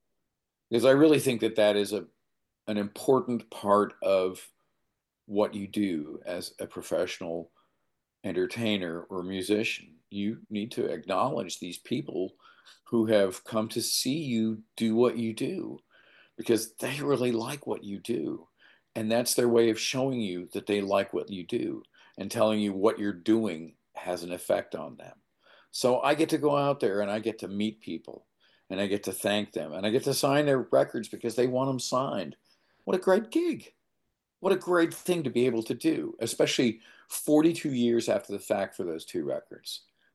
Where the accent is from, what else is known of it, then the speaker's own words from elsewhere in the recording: Winston-Salem, North Carolina, United States; So growing up in Winston-Salem, we had the Winston-Salem Journal.